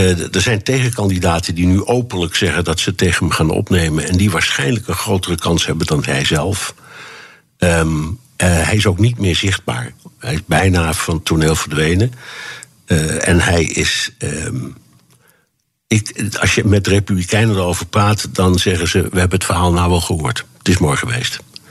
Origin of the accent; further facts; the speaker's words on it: Tehran, Tehran Province, Iran; moved away; ik kwam uit Teheran, waar ik de Iraanse revolutie heb meegemaakt. Mm-hmm. Dus dat was in 1979. En ik kwam toen in Amerika terecht